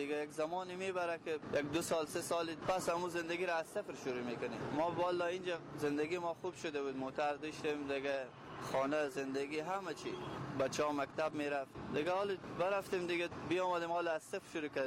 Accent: Kunduz, Afghanistan; also born or lived in Tehran; now in Herat, Afghanistan; از ولایت هراتم فعلا، منطقه اصلیت از قندوز.

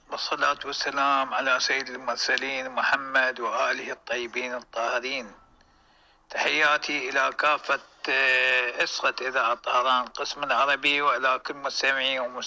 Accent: Iraq

